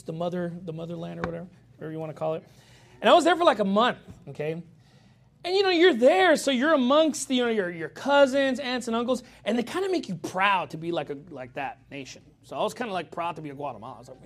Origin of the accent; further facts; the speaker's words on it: United States; But just in general, obviously, I'm an American, and I think we should be Americans when we come here, amen?